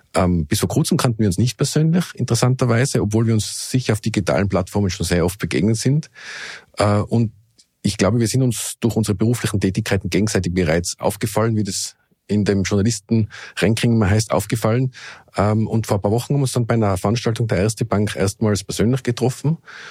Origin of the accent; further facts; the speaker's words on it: Innsbruck, Tyrol, Austria; in Salzburg und in Innsbruck, in meiner Heimatstadt.